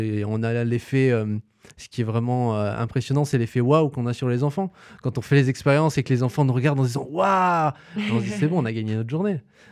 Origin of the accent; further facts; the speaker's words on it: Hauts-de-France, France; moved away as an adult; Alors, moi, de base, on va dire vraiment de base, je suis un ch'ti. Voilà, je suis dans la région quand même depuis un bon moment, hein. J'ai vécu 20 ans dans le Nord-Pas-de-Calais et voilà, maintenant ça fait plus de 15 ans que je suis là